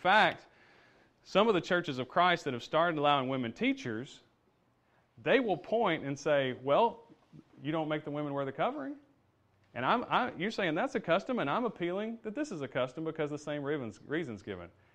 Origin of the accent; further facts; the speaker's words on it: Alabama, United States; I grew up in Alabama